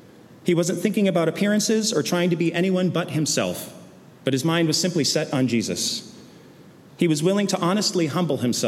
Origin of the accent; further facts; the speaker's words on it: Connecticut, United States; When I was growing up in Connecticut, my family would go to visit my Grammy just outside of Boston several times each year.